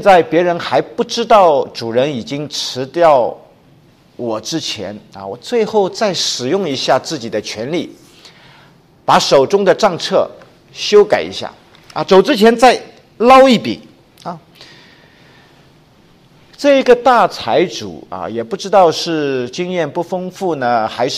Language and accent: Chinese; China; 我们中国人也很讲人情啊，在中国的国内的时候啊